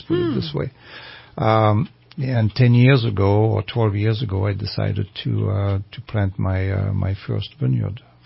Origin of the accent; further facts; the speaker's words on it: Geneva, Switzerland; also born or lived in Lausanne; I come from the Rhône Valley. I grew up in Geneva, Lausanne, around the Lake Geneva, Lac Léman. And that's basically the beginning of the Rhône Valley in Switzerland.